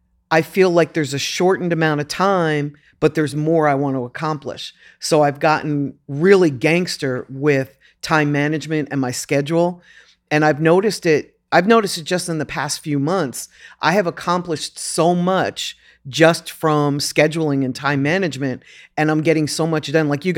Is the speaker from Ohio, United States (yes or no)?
no; Philadelphia, Pennsylvania, United States; I'm from Philly. I'm really going to get nailed to the cross.